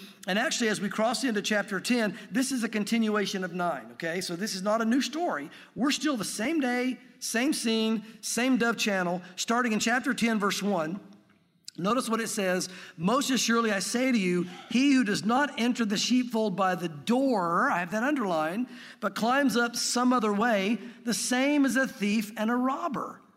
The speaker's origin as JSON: {"language": "English", "town": "Jonesville", "country": "United States", "tie": "born or raised there", "said": "I had Charlie and Chuck as my two best friends growing up in Jonesville"}